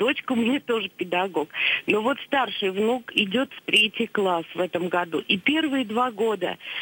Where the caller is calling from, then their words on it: Moscow, Russia; я из Москвы.